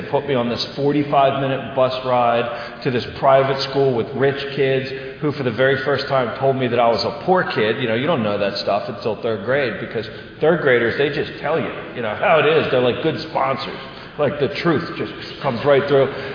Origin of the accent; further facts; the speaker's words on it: Baltimore, Maryland, United States; I grew up in Baltimore, Maryland. I grew up in a brutal, brutal home